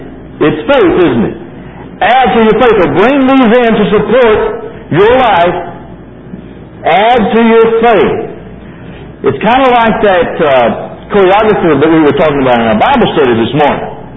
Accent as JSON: {"language": "English", "country": "Ireland", "said": "you know, I'm an Irishman, and I don't have much patience"}